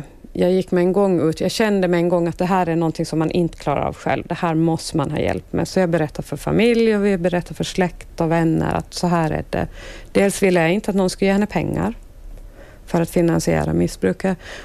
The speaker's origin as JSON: {"language": "Swedish", "region": "Åland", "country": "Finland", "said": "När vi kommer från Åland så det var ett blandmissbruk."}